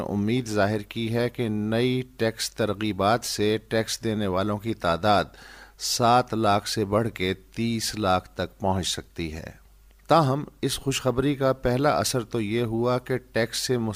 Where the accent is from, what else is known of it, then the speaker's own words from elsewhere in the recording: Rahim Yar Khan, Punjab, Pakistan; now in Karachi, Pakistan; جیسے ڈومیسائل کے حساب سے میں رحیم یار خان کا ہوں، رہائش کراچی میں ہے، طبقہ مڈل کلاس ہے،